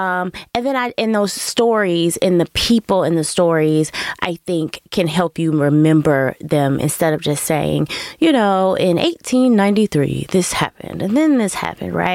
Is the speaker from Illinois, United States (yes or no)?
yes; Chicago, Illinois, United States; Like I am from Chicago. Like this is one of the best places in the world, if not the best place in the world.